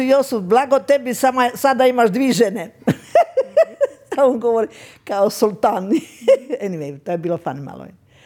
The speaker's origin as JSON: {"language": "Croatian", "town": "Iž", "region": "Zadar County", "country": "Croatia", "tie": "born there", "also_born_or_lived": "Sali", "said": "ja sam rođena na Ižu, a imala sam tetku koja je bila udata u Salima"}